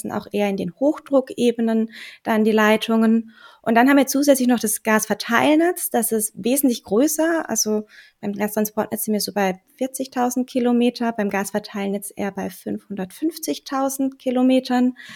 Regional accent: Baden-Württemberg, Germany; Ich bin in Karlsruhe. Ich komme aus der Nähe von Karlsruhe.

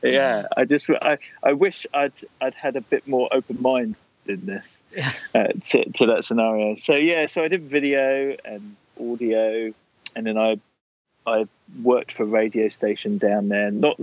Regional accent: East of England, United Kingdom; born there; I was born in Hertfordshire, which is just north of London in the UK, and that's where I still am. Other than like a few years at university down on the south coast of England, and maybe a year living in London, I've lived out in Hertfordshire.

